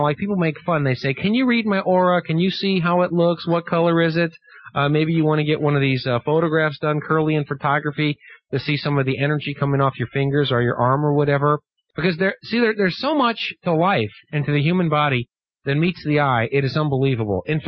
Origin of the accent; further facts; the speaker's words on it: St. Louis, Missouri, United States; One of my favorite creatures in the history of the world when I was growing up in St. Louis, as a little boy